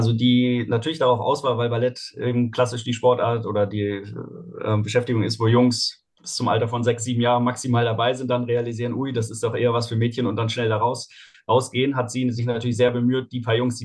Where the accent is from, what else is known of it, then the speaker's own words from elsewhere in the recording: Heidelberg, Baden-Württemberg, Germany; Also groß geworden bin ich in Heidelberg.